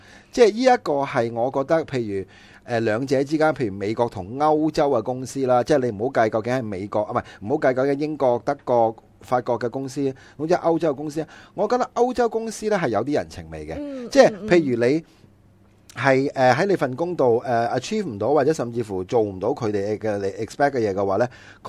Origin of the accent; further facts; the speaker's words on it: Hong Kong; 我哋香港人，你会唔会有人喺街问你用英文问你，你会用广东话同佢讲嘢？